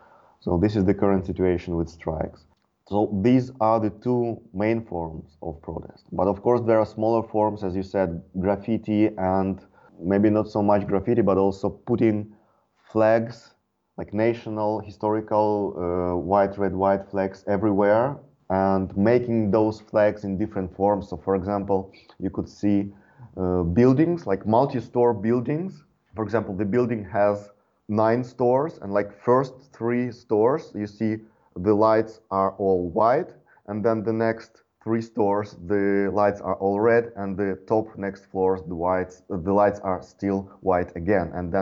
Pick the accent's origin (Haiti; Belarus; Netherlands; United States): Belarus; English is a second language; also born or lived in Germany; Last year I was living in Belarus, my home country. So I spent last 7 years in Germany, and 1 year ago I returned home